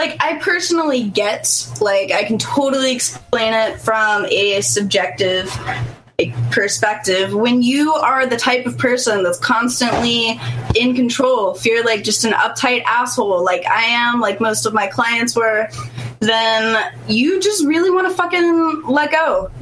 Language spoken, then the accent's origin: English; North Carolina, United States; also born or lived in Georgia; I was born near Atlanta, grew up in North Carolina, and then I haven't stayed put for very long since then.